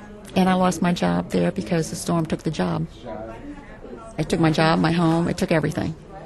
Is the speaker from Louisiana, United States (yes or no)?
yes; Chalmette, Louisiana, United States; Originally, I was from Chalmette, Louisiana, and I lost everything in Katrina.